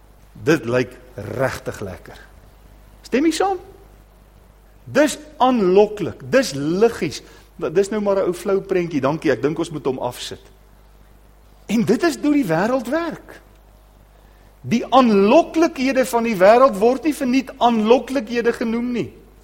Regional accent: Brakpan, Gauteng, South Africa; Ek het in Brakpan groot geword.

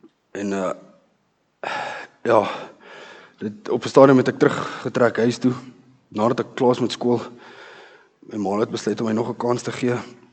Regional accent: Pretoria, Gauteng, South Africa; Ek het na die local hoërskool toe gegaan, na waar ek vandaan kom in Pretoria.

